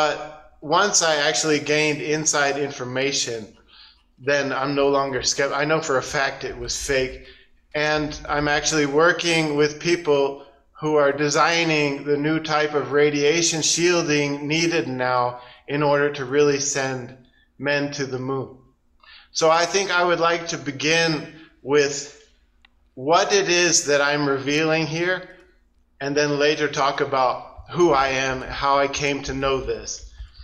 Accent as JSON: {"language": "English", "country": "United States", "moved": "as an adult", "lives_now": "China", "said": "I'm just, I'm an American. I went to university. I was an astrophysics major in Portland State University."}